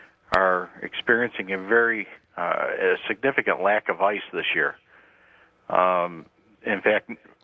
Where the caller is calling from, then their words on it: Rochester, New York, United States; calling from Wham Country up in Rochester, New York.